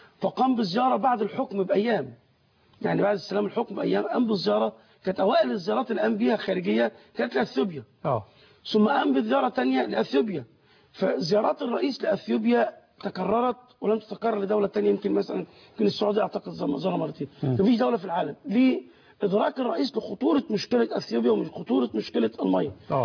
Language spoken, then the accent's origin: Arabic; Egypt; احنا كمصريين بنفتح حنفية بنشرب،